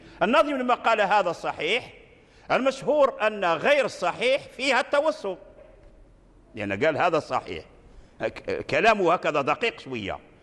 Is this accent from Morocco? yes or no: yes; Morocco; من الأئمة والعلماء عندنا في المغرب كذلك لهم تأليف